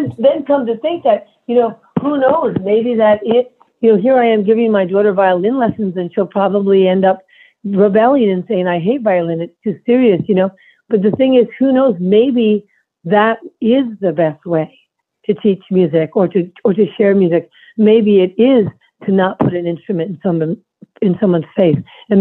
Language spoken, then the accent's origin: English; Manhattan, New York, United States; And again, you know, an apartment building. I grew up in Manhattan. I just related to them.